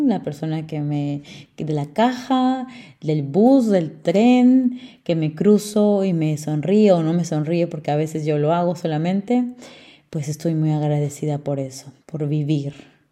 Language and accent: Spanish; Lima, Peru; tengo 26 años. Nací en el Perú, en la República del Perú. Crecí la mayoría de mi vida en Lima, la capital, la ciudad gris, llamada Panza de Burro también.